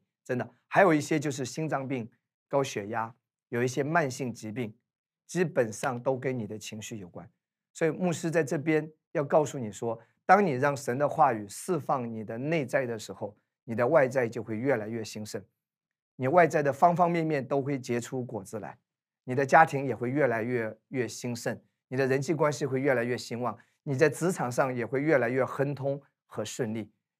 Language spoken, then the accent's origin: Chinese; China; 所以我自己也是土生土长的中国的